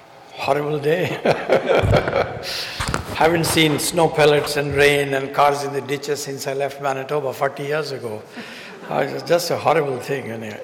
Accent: India; I'm from India

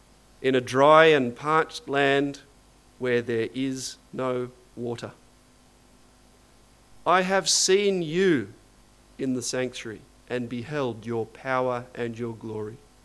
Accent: Terry Hills, New South Wales, Australia; I'm a typical middle-aged bloke who grew up on the northern beaches of Sydney. I grew up in Terry Hills, went to Manly High School, and actually went to the Sydney Japanese School for primary school, so definitely local.

